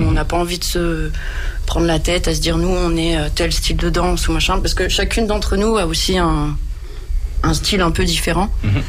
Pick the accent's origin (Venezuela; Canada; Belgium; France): France; Dijon, Bourgogne-Franche-Comté; now in Grenoble, France; Donc à la base, moi, je viens de Dijon.